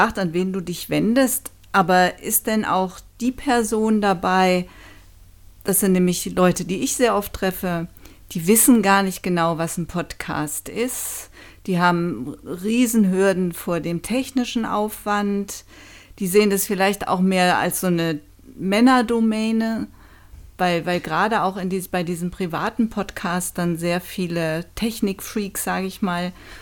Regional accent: Cologne, North Rhine-Westphalia, Germany; Köln mal wieder meine alte Heimat zu besuchen.

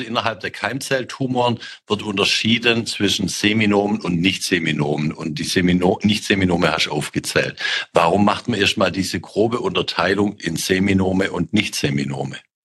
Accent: Baden-Württemberg, Germany; Für mich als Schwabe echt ein schwieriges Wort

